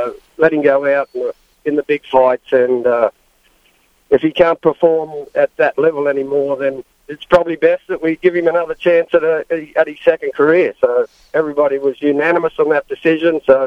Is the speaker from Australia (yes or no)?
yes; Australia; See, I personally, being an Aussie, it'd be great to see him down there